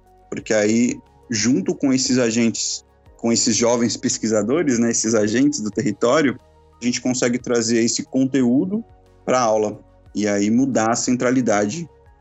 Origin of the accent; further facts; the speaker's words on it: Itaquaquecetuba, São Paulo, Brazil; Eu fiz uma atividade em Itacoaxetuba, que foi onde eu cresci